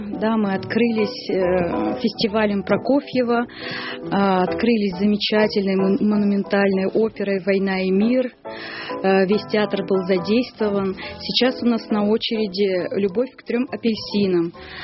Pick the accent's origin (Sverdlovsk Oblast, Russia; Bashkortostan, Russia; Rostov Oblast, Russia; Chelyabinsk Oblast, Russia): Sverdlovsk Oblast, Russia; Kamensk-Uralsky; Это мой родной город, где она достала проигрыватель